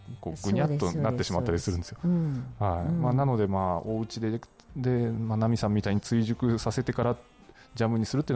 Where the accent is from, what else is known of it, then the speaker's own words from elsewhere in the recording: Nagasaki, Japan; こう私のふるさと長崎県の島原半島の方はですね、もうかなり昔からもう一般的だったんです